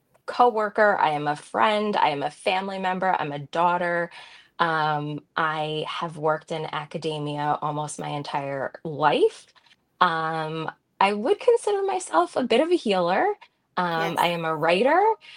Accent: New York, United States; I am from New York, so I'm all the way on the other coast

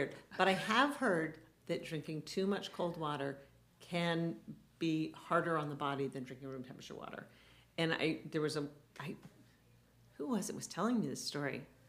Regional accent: Vermont, United States; So I grew up in Vermont, where Ben and Jerry's originated.

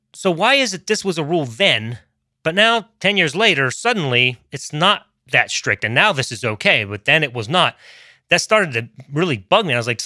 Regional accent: Baltimore, Maryland, United States; So I'm growing up in Maryland.

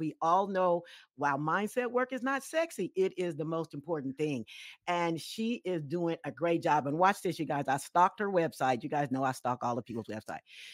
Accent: West Coast, United States; You guys know I'm from the West Coast, so that's near and dear to my heart.

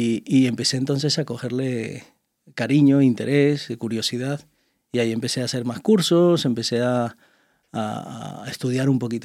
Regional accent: Caracas, Capital District, Venezuela; born there; Bien. Pues mira, nací en Venezuela, tengo 51 años.

